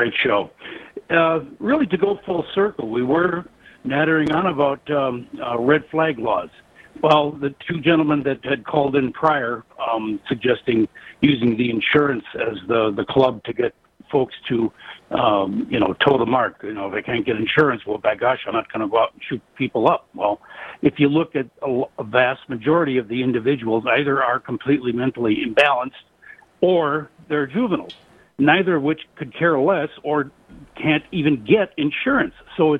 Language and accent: English; Milwaukee, Wisconsin, United States; Milwaukee is my hometown, where I lived for 45 years.